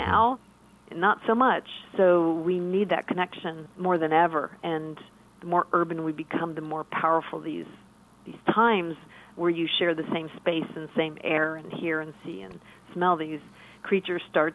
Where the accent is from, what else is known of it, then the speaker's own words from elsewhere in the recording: Miami, Florida, United States; You know, having the luxury like you did of growing up in Miami, I had the Everglades, the Keys, you know, the beaches at my disposal.